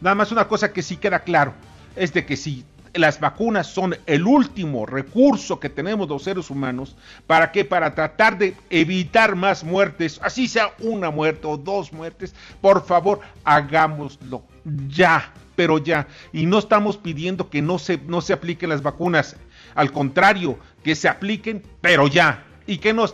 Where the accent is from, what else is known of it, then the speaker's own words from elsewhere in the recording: Mexico; a mí como mexicano no me preocupa.